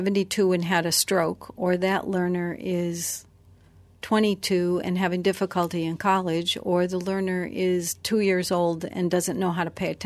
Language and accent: English; United States